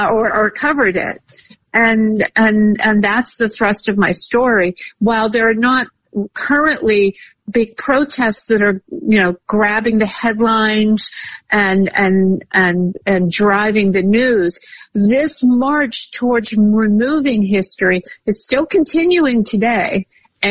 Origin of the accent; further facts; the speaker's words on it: Pittsburgh, Pennsylvania, United States; The one in my hometown of Pittsburgh has been shrouded in plastic since last year